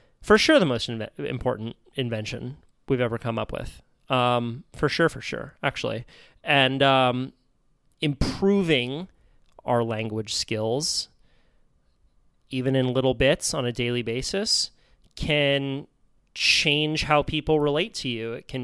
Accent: Santa Cruz, California, United States; he lives in Santa Cruz, which is my hometown, and also surfs.

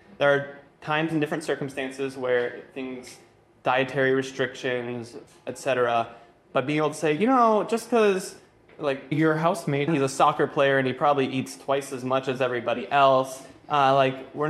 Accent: Phoenix, Arizona, United States; I grew up in Phoenix, Arizona desert, you know?

